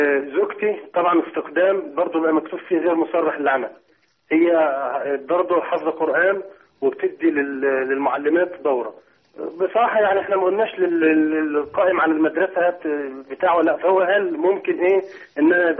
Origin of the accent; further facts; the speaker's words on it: Egypt; now in Saudi Arabia; أنا مصري، يعني مهندس مصري شغال في السعودية